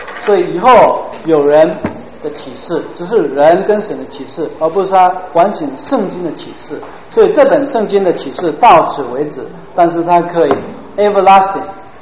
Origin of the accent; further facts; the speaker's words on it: China; 外国人翻中文，好像我们中国人讲英文一样，常常不容易很通顺，对不对？